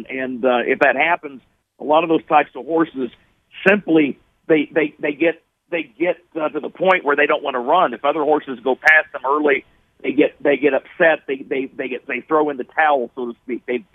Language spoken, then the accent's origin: English; Illinois, United States; my hometown is in central Illinois. It's a town of 2,400 people. It's a rural agricultural community.